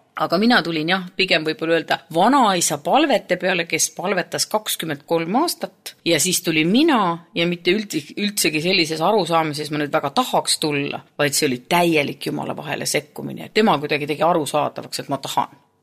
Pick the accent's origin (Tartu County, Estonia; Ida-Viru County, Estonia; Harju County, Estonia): Ida-Viru County, Estonia; Jõhvi; also born or lived in Palivere; Oma gümnaasiume aja või noh, nagu too aeg öeldi, keskkoolis käisin mina ja lapsepõlve elasin mina Jõhvis. Ja tulin pedas õppima, siis ma läksin tagasi veel korraks sinna Jõhvi ja töötasin seal, siis ma abiellusin ja seoses abikaasaga sattusin Läänemaale.